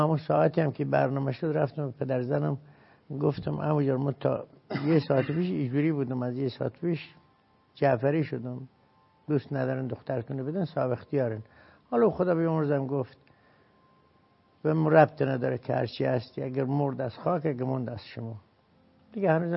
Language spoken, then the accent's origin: Persian; Sarakhs, Razavi Khorasan, Iran; also born or lived in Mashhad; در اصل بچه فردوسی مشهد بزرگ شده سرخس